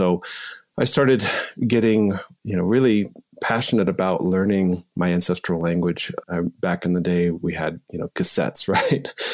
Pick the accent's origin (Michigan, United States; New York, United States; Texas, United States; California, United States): Texas, United States; For a little bit of context, I grew up in Texas. As you said, I'm a citizen of the Cherokee Nation, but I primarily grew up away from community.